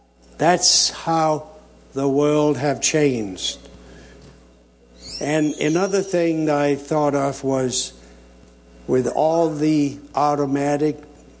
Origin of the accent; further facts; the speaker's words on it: Denmark; I'm from Denmark. In Denmark at that time of year, the sun goes down about 3 o'clock and 3:30 is dark.